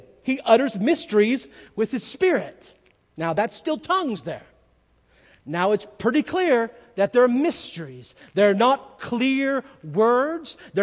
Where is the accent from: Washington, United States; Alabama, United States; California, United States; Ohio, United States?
California, United States; Growing up in California, in the San Joaquin Valley, there were plenty of charismata.